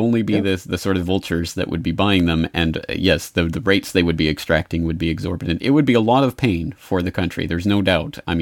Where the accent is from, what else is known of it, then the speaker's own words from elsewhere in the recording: Canada; I am Canadian.